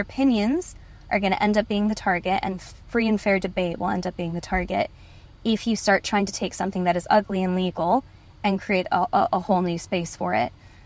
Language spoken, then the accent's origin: English; United States; particularly about the fact that I'm from America and things, it's factually true, guys, and I'm well aware where I'm from